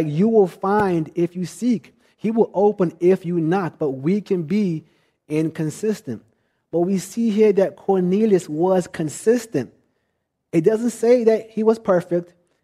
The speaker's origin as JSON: {"language": "English", "country": "Nigeria", "said": "See, being Nigerian, one of the things I learned early at a young age, and this is not a knock on my people"}